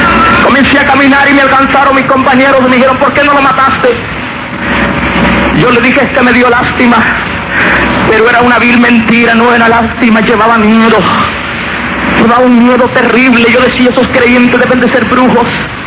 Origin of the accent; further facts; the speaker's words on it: Guatemala; cuando regresé a Guatemala, llegué a mi pueblo.